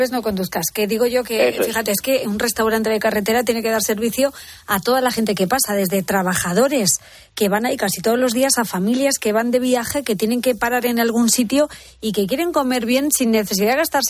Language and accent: Spanish; Castilla-La Mancha, Spain; now in Alicante, Spain; Permíteme que yo por mi tierra haga también una recomendación, porque yo siempre que vengo de Alicante a mi pueblo en Ciudad Real